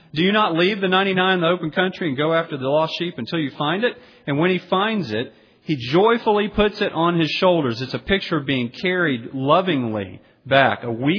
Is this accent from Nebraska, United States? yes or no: no; Augusta, Georgia, United States; born or raised there